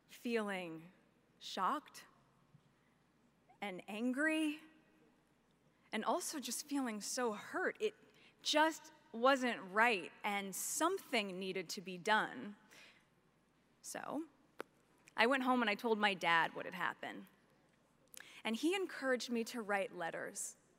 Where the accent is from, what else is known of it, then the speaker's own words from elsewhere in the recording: Los Angeles, California, United States; where in my hometown of Los Angeles, a pivotal moment reshaped my notion of what is possible.